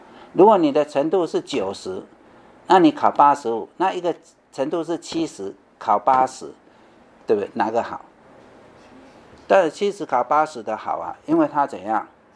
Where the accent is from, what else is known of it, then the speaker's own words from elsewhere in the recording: China; 圣经的忠心跟这一个我们中国人的忠心不太一样。我们中国人的忠心是尽本分